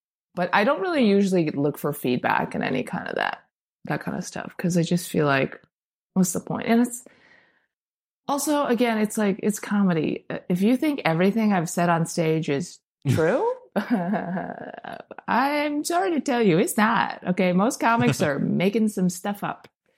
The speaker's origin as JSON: {"language": "English", "town": "Chicago", "region": "Illinois", "country": "United States", "lives_now": "Los Angeles, United States"}